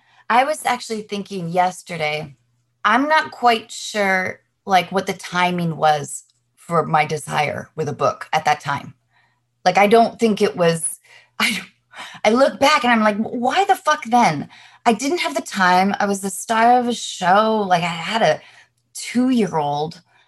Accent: Seattle, Washington, United States; I grew up doing theater in Seattle

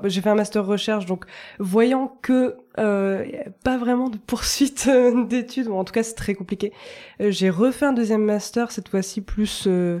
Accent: Nouvelle-Aquitaine, France; j'ai 27 ans. Je viens du Lot-et-Garonne, donc en général, les gens connaissent pas le Lot-et-Garonne. Mais pour situer, c'est une campagne, un département plutôt, dans ouais. la campagne, entre Bordeaux et Toulouse.

